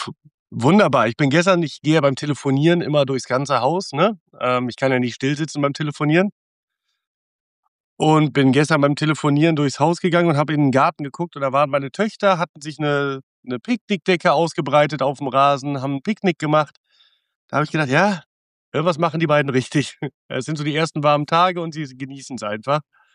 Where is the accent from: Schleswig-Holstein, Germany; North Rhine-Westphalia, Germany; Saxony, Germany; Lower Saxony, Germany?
North Rhine-Westphalia, Germany; Cologne; da bin ich ja Rheinländer und Kölner und FC-Fan.